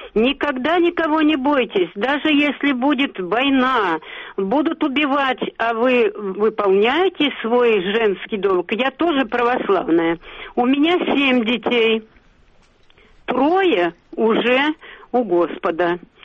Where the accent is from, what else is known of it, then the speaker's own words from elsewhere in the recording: Siberia, Russia; born there; а я родилась в Сибири, тоже там голодомор был.